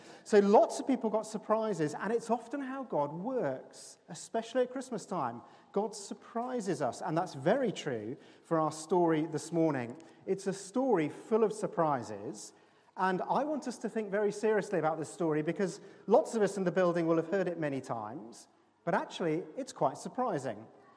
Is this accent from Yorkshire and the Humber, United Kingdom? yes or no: no; Bristol, South West England, United Kingdom; born there; I was born on October the 18th, 1972, in Southmead Hospital in Bristol.